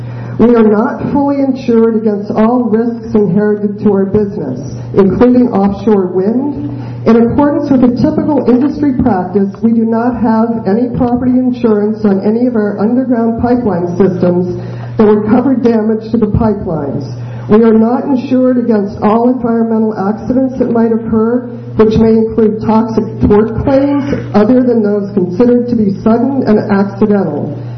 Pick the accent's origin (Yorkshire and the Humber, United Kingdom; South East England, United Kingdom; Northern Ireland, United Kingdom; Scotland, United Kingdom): Northern Ireland, United Kingdom; Belfast; I'm from Belfast, and I'm just a regular person.